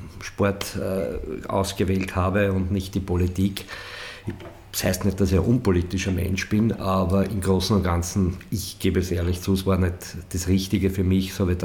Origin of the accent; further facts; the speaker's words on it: Weitra, Lower Austria, Austria; auch meine Heimatstadt Weitra gegen Pfaffenschlag oder solche Dörfer nicht.